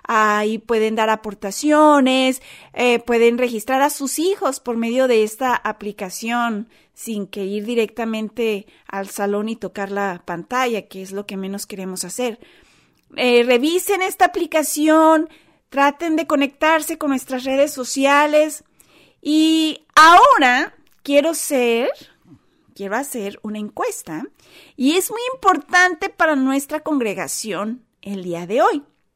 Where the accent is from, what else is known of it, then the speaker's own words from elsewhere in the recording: United Kingdom; Spanish is a second language; Obviamente tengo acento porque soy británico y quiero su opinión de este video